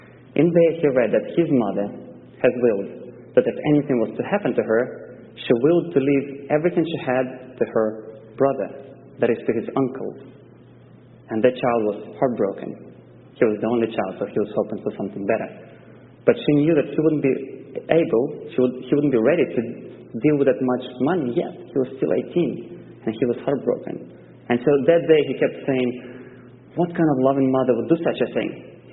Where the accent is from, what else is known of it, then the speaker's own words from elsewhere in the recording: Russia; English is a second language; I have an accent. This is not a speech impediment. I speak like this because I'm from Russia.